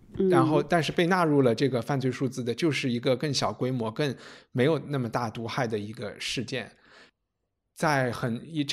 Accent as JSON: {"language": "Chinese", "town": "Chengdu", "region": "Sichuan", "country": "China", "tie": "born or raised there", "said": "然后另外一个个人的例子就是我在成都长大"}